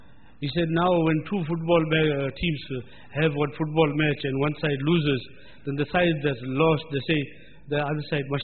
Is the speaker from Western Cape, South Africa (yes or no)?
no; Gauteng, South Africa; I'm from Gauteng, they are doing this, using the same tactics there they are using here.